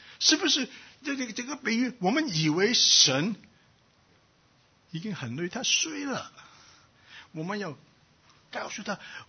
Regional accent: China; 我们中国人很明白这个意思啊

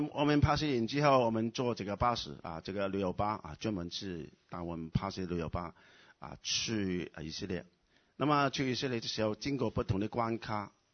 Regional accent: China; 我们中国人都是很悲惨的，是不是啊？

